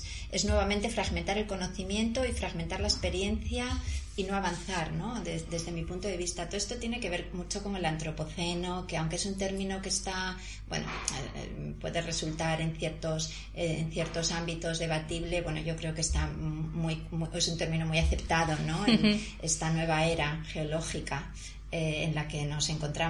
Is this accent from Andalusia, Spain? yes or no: no; Avilés, Asturias, Spain; aquí en Avilés, en mi generación, yo crecí en Avilés, en el Avilés industrial, donde estaban Sidesa, la gran siderurgia, empresa siderúrgica que tanto contaminó. Yo crecí en un Avilés muy oscuro, muy contaminado.